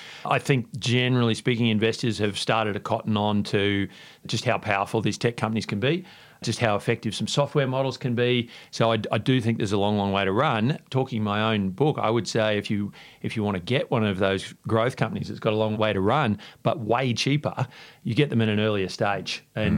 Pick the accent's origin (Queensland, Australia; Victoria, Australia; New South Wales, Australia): Queensland, Australia; I grew up in Queensland.